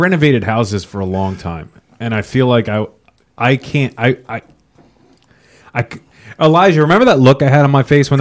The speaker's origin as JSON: {"language": "English", "town": "Staten Island", "region": "New York", "country": "United States", "tie": "born or raised there", "said": "There's a guy where I grew up in Staten Island"}